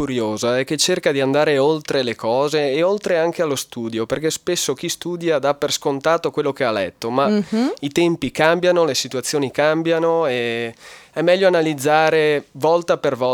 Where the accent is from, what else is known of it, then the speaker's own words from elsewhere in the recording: Lamon, Veneto, Italy; Io vengo da Lamon.